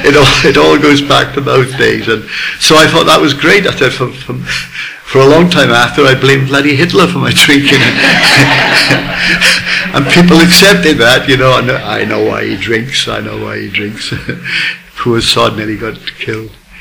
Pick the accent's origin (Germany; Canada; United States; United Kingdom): United Kingdom; Swansea, Wales; I was born and raised in Swansea in South Wales.